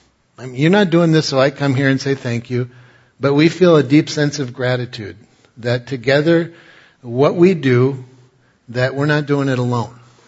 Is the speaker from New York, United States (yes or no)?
yes; New York, United States; As I said, I'm from New York. So this whole thing that happened in the Hudson River with the plane going down, that was in my backyard